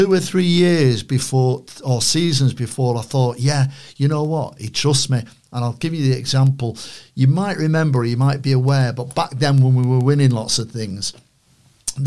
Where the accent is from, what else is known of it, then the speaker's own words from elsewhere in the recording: Manchester, North West England, United Kingdom; accent: Manchester; You know, obviously my Manchester accent helped.